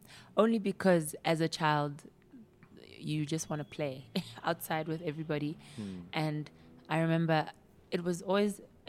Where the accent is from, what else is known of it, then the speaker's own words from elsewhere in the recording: Soshanguve, Gauteng, South Africa; In Soshanguve.